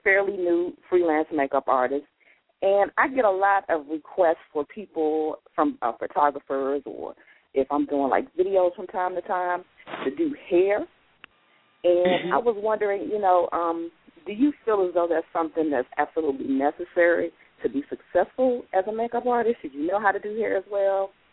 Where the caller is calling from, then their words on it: Raleigh, North Carolina, United States; I am calling from Raleigh, North Carolina.